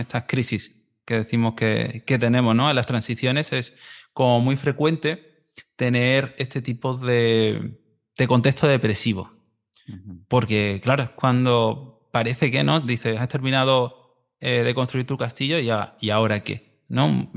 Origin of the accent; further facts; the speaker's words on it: Marbella, Andalusia, Spain; Soy de Marbella, yo no he hecho un castillo en mi vida.